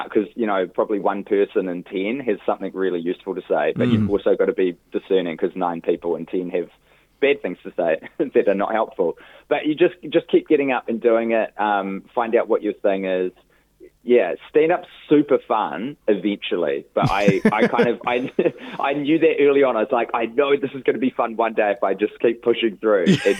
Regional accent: Christchurch, Canterbury, New Zealand; I'm from Christchurch originally, so I was born and raised in Christchurch, so I'm very happy to be coming back.

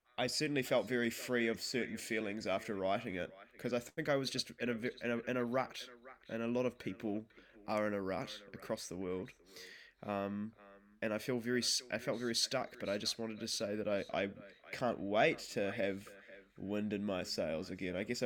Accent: Canterbury, New Zealand; I'm from Mid Canterbury

